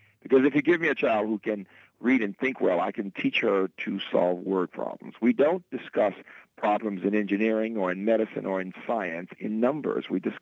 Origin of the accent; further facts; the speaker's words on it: Birmingham, Alabama, United States; I'm from Birmingham, and my father actually left education, being a teacher, to work in the steel mill